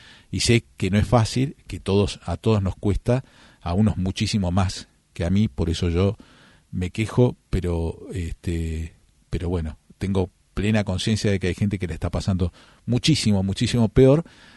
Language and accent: Spanish; Argentina; Somos argentinos, estamos acostumbrados